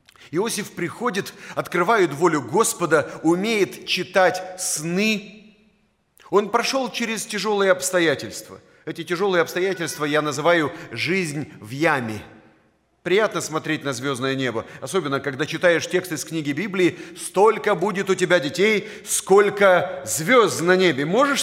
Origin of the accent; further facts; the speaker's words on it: Chișinău, Moldova; Я вырос в Кишиневе и родился в этом городе. И рос среди евреев.